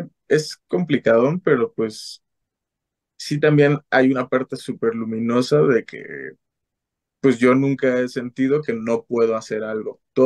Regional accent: Zamora, Michoacán, Mexico; now in Morelia, Mexico; yo ahorita, para empezar, vivo en Morelia y me salí de alguna forma de mi ciudad natal, que es Zamora

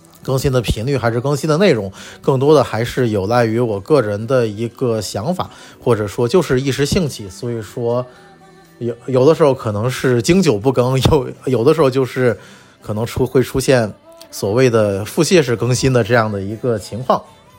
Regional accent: Shijiazhuang, Hebei, China; also born or lived in Beijing; now in Tianjin, China; 我出生在这个也就是河北省的省会，也就是石家庄，那么后来上大学考上了北京，在北京从2008年待到了2021年的年初，那么然后又到了天津来工作

